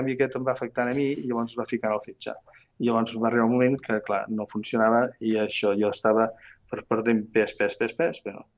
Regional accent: Barcelona, Catalonia, Spain; born there; jo vaig néixer a Barcelona, no? I llavors sempre pues, estàs a Barcelona i vas descobrint.

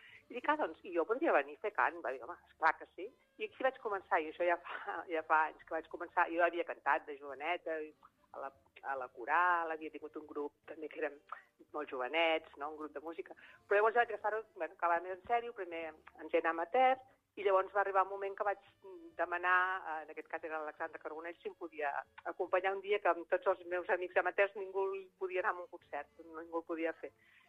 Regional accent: Girona, Catalonia, Spain; born there; Jo he nascut a Girona, el meu pare era de Vilanova i la Geltrú, i va venir a Girona perquè treballava a Hisenda, el van destinar aquí

